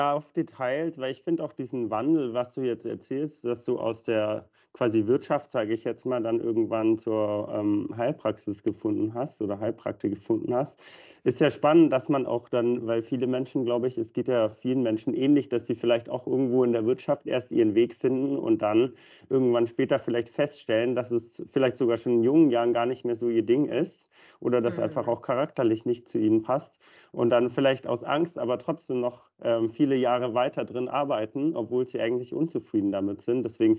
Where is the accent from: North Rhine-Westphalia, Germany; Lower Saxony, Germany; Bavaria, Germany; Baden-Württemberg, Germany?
Bavaria, Germany; im Allgäu, meine Heimat.